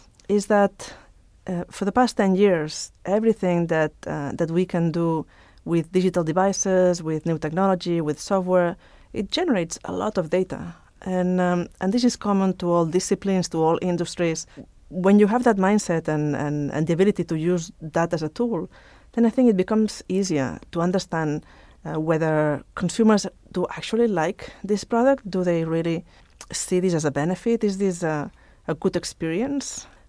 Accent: Barcelona, Catalonia, Spain; moved away as an adult; now in Asia; So I'm originally from Barcelona in Spain, and I've been in Asia for the past 12 years.

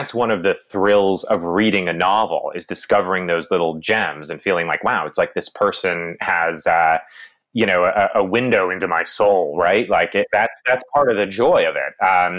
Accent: Massachusetts, United States; I grew up in Massachusetts, so all my characters have to come from Massachusetts

